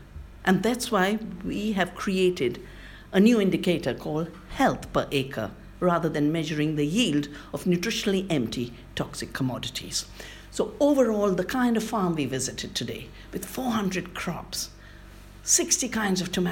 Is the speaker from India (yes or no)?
yes; India; I'm from India.